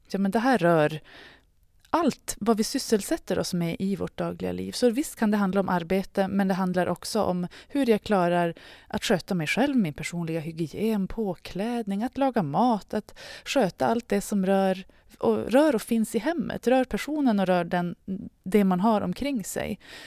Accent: Luleå, Norrbotten County, Sweden; now in Stockholm, Sweden; Jag är uppvuxen i Luleå, har bott i Luleå i stora delar av mitt liv. Men sen så tog jag mitt pick och pack för kanske 12 år sedan och testade att bo i Stockholm.

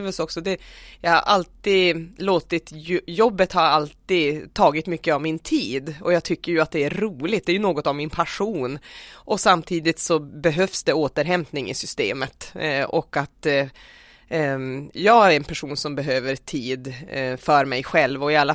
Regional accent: Boden, Norrbotten County, Sweden; now in Kalix, Sweden; Jag kommer från Boden och bor i Kalix sedan 2005.

